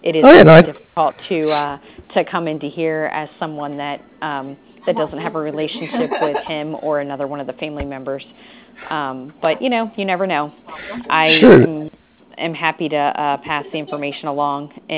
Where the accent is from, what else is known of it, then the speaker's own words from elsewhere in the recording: Baltimore, Maryland, United States; Yeah, I was born and raised in Baltimore, and he just knows everybody.